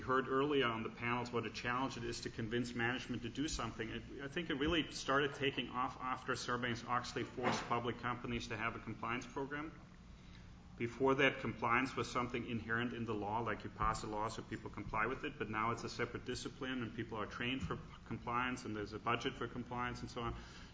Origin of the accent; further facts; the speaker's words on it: Hesse, Germany; but I'm from the German state of Hessen that had the first privacy law ever. It was born the same year as I was born in Hessen